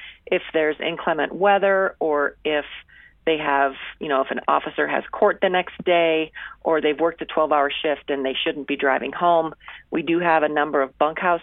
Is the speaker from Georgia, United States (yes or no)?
no; Minnesota, United States; now in Jackson, United States; Originally from Minnesota, but I've lived in Jackson for close to 40 years.